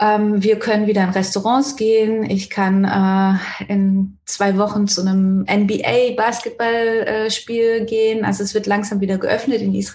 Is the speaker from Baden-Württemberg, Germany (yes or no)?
yes; Renningen, Baden-Württemberg, Germany; habe von klein auf Basketball gespielt im TSV Malmsheim. Ich komme ja aus Renning/Malmsheim.